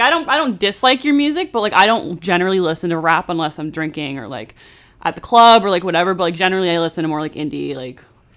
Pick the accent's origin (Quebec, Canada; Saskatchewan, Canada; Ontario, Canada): Ontario, Canada; Oshawa; Like, I have people like that back in my hometown too, where it's just, you know, it's not super small town, but it's still suburban